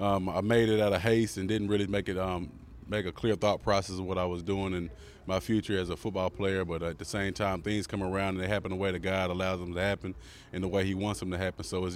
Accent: Jacksonville, Arkansas, United States; growing up in Jacksonville, Arkansas, not having a lot of money or resources when we were growing up

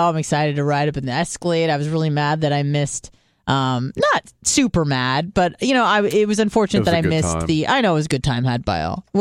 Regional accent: Clearwater, Florida, United States; I'm from Clearwater.

